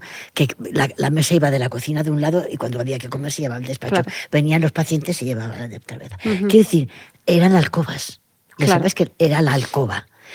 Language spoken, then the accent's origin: Spanish; Ontinyent, Valencian Community, Spain; la primera casa, que fue una casa de labranza del pueblo donde vivimos, Ontiñén, mi padre era un médico rural que vino de un pueblecito donde yo nací y fuimos a Ontiñén.